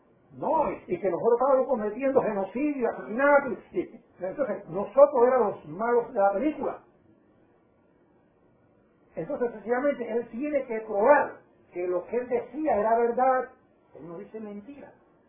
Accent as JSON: {"language": "Spanish", "region": "Matanzas", "country": "Cuba", "said": "yo soy de Matanza, de tal Cuba"}